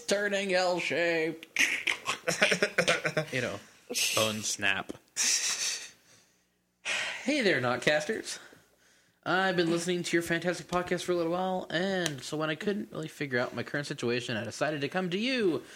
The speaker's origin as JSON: {"language": "English", "town": "Fort Worth", "region": "Texas", "country": "United States", "tie": "born or raised there", "said": "I was raised in Fort Worth, a very, very, very conservative city."}